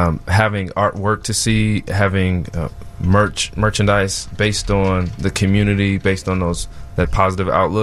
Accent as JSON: {"language": "English", "town": "Chicago", "region": "Illinois", "country": "United States", "tie": "born or raised there", "said": "Yes, I was raised in Chatham, and it has been a place, it's always been a place where the neighbors and the community really cared."}